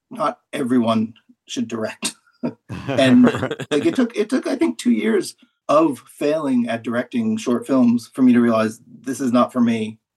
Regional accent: Providence, Rhode Island, United States; Well, I grew up in Providence

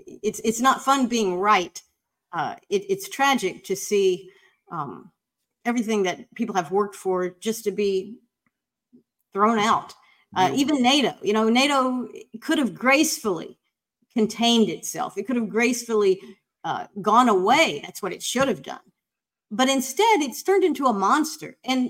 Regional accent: United States; And it's funny because I'm an American and, you know, whether they like it or not, you know, we have a republic with some democratic features and we have a voice and I'm an American with a voice.

